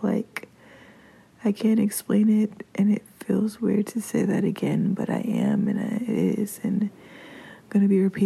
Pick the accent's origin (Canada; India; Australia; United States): United States; Miami, Florida; So I'm from Miami. I was born here, and I know nothing about Miami culture and all the pockets of town